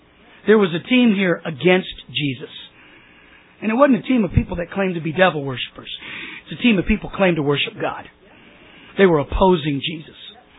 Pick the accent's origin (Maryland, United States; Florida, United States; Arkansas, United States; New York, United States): New York, United States; Syracuse; now in Chicago, United States; Of course, I came from Syracuse. Every Easter was white, you know.